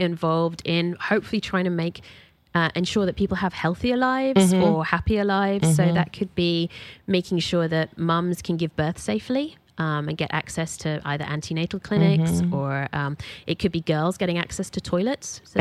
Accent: United Kingdom; I think as a Brit, traveling in these places is always difficult

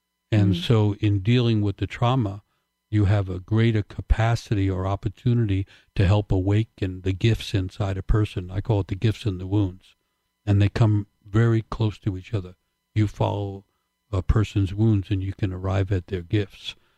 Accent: Queens, New York, United States; also born or lived in Manhattan; Growing up in Queens and living in Queens and then in Manhattan. And poor Irish family.

